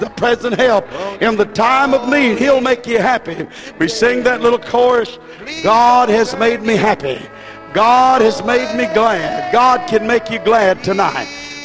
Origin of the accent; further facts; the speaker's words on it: United States; I, being an American here in America, I think we need to call on Jesus